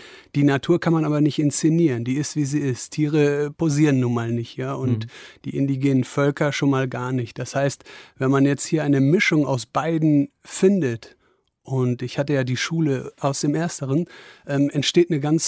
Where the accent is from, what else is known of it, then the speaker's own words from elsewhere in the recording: Wesel, North Rhine-Westphalia, Germany; in meiner Heimatstadt Wesel oder in der Nähe von Wesel.